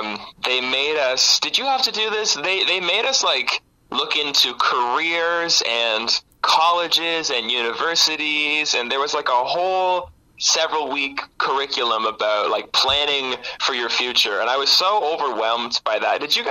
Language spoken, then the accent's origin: English; Sarnia, Ontario, Canada; You know, I'm from Sarnia, and so there's really not the same kind of music scene and infrastructure